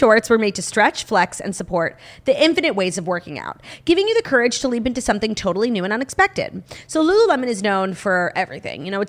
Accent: New York, United States; Yeah, but like I'm a New Yorker.

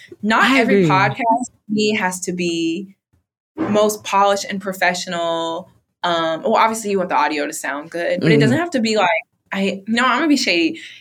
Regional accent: Bronx, New York, United States; Like, we're both Black women, or we're both from the Bronx.

